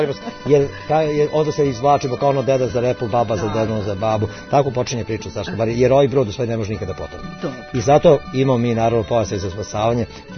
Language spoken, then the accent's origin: Serbian; Perlez, Vojvodina, Serbia; ja sam odrastao tu u Perlezu na obodu rezervata.